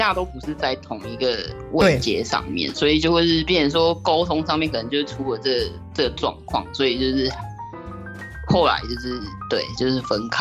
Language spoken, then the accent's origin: Chinese; northern Taiwan, Taiwan; 因为我是北部人嘛，然后我为了他要搬去台中然后生活，